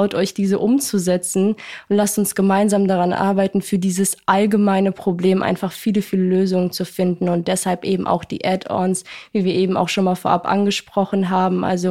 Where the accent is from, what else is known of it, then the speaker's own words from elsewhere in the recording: Hessisch Lichtenau, Hesse, Germany; Ich komme selber auch aus Hessisch-Lichtenau. Das ist die kleine Stadt, in der wir gegründet haben.